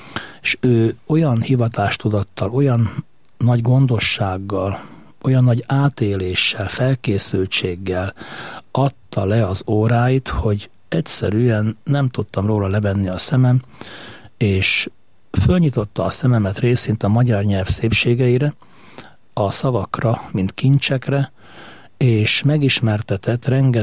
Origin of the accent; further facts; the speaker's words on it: Nógrád, Hungary; A Nógrád megyei Varsányban éltem a gyerekkoromat, Széchenytől 5 kilométerre egy kis település, 1800 lelkes falu. Hagyományos családban nőttünk fel az öcsémmel, tétszülők, nagyszülők, szülők, hívő emberek bennünket is így neveltek.